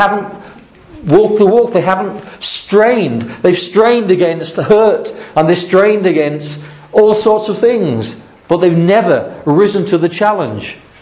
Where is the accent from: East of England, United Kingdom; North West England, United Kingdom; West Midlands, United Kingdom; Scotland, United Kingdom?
West Midlands, United Kingdom; Rugeley; my hometown of Rugeley, in England, in Staffordshire.